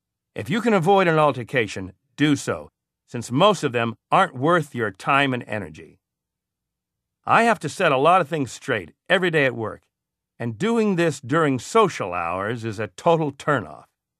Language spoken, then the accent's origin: English; New York, United States; I'm a New Yorker, so I tell it like it is.